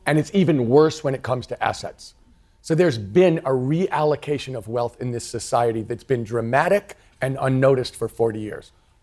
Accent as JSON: {"language": "English", "country": "United States", "said": "But I did it to say, look, I'm an American. I want America to do really well, and I want to be part of that group."}